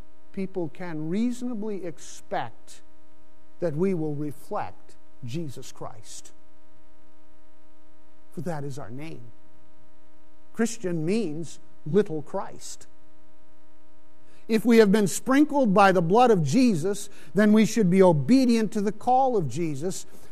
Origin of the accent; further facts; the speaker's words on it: Pakistan; I grew up in Pakistan, as you know, and I knew every day that I was a foreigner and was often reminded of it.